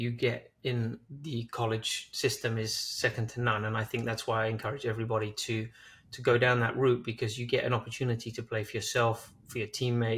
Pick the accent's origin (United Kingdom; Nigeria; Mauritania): United Kingdom; London; moved away as an adult; now in United States; Yeah, I'm from London, so I grew up in England playing tennis